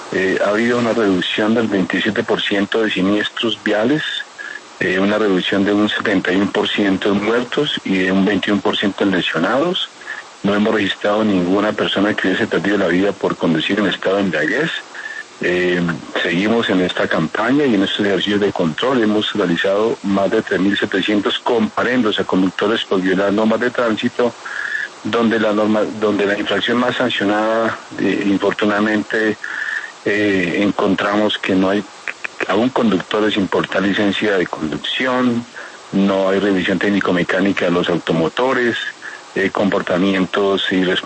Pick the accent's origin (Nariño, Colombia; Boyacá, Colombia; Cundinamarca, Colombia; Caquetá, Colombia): Boyacá, Colombia; yo soy policía porque tuve en Boyacá, en mi pueblo, no invito a Boyacá, un referente